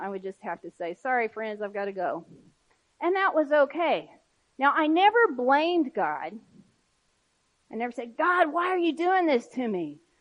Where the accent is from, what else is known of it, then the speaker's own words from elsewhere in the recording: Oklahoma, United States; when we lived in Oklahoma growing up on the Kansas-Oklahoma line, we had this big backyard with all these Italian cypress in the back before you went out to the field.